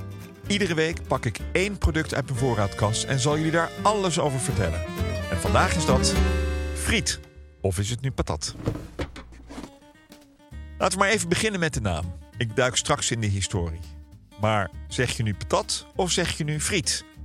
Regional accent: Oudekerk, Netherlands; born there; Mijn oudste herinnering aan patat gaat terug naar de snackbar in mijn geboortedorp Oudekerk, die heel toepasselijk Jan Patat heette.

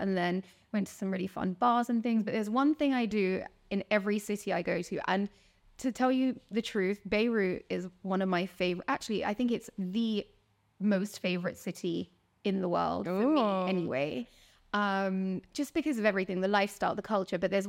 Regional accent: London, United Kingdom; now in Dubai, United Arab Emirates; originally born and raised in London, but I am British Punjabi. I like to say Punjabi. It's Indian, but Punjabi is like my heritage and my background. And I've lived in the UK my whole entire life.

